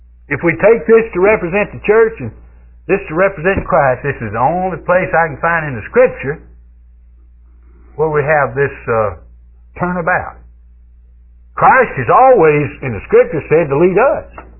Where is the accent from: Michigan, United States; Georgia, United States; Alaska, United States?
Georgia, United States; Douglasville; when I grew up down there on Spring Street in Douglasville, that little old house was no longer there.